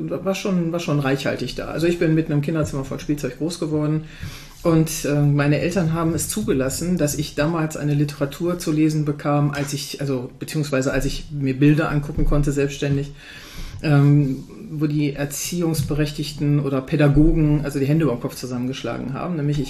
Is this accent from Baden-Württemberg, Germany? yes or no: yes; Baden-Württemberg, Germany; also born or lived in Hamburg; ist mein Vater an den Bodensee versetzt worden. Also das heißt, Einschulung dann im tiefsten Baden-Württemberg in den 60er Jahren